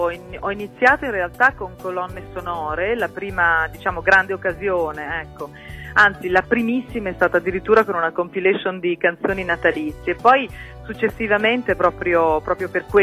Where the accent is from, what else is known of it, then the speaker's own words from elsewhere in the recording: Iran; now in Genoa, Italy; Sono cresciuta in Iran e poi insomma abbiamo sempre seguito papà nelle trasferte